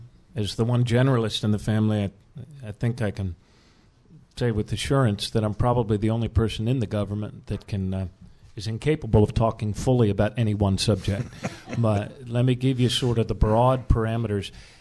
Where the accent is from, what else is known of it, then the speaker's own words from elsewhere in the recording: Washington area, United States; Growing up in the Washington area, as a little boy in a small log cabin Kettler brother home, I, in fact, had two loyalties at that time in the Washington area.